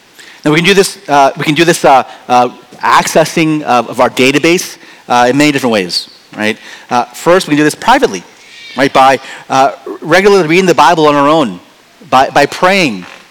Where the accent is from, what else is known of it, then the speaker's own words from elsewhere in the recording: Philadelphia, Pennsylvania, United States; Most likely it's because we grew up in Philadelphia.